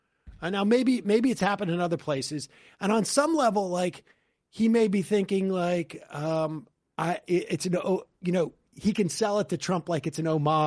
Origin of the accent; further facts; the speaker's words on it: Northeast, United States; And I'm from the Northeast. Like, you know.